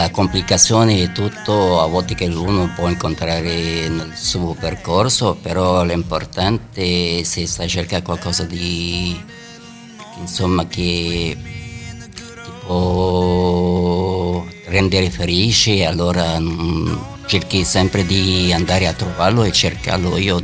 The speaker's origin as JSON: {"language": "Italian", "country": "Lebanon", "said": "Dal Libano."}